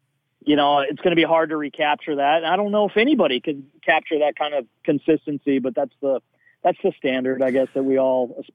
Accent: Albuquerque, New Mexico, United States; moved away as an adult; also born or lived in Denver / New York; I grew up in Albuquerque. I went to school in Denver. So I'm a Rocky Mountain kid, but after 8 years in New York, I was just burnt out.

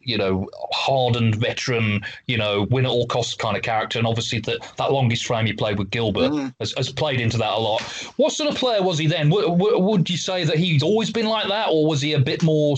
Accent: Walsall, West Midlands, United Kingdom; I grew up in Walsall in the West Midlands in England.

